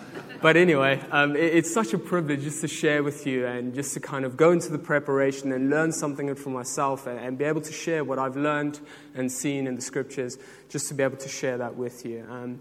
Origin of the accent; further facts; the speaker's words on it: South Africa; now in United Kingdom; I'm South African. I have immigrated. Immigrated is the right word. I've moved to the UK. I was an intern here in 2017